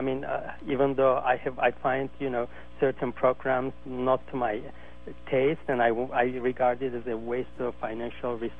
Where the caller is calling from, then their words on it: San Francisco, California, United States; Yeah, this is … I'm calling from San Francisco.